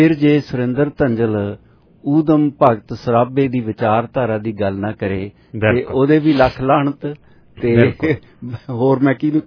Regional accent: Punjab, India; ਮੇਰਾ ਪਿੰਡ ਤਹਿਸੀਲ ਬਰਨਾਲਾ ਜ਼ਿਲ੍ਹਾ ਸੰਗਰੂਰ ਚ ਹੈ।

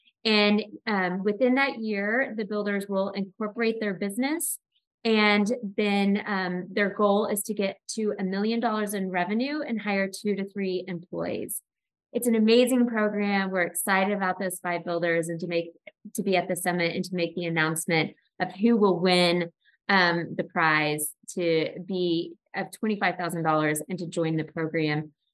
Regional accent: Enid, Oklahoma, United States; now in Arkansas, United States; Yeah, so I grew up in Oklahoma, and as I shared with April and many of my good friends, colleagues, and family hear me talk about this. So I was daughter of the mayor of Enid, Oklahoma, when I was growing up.

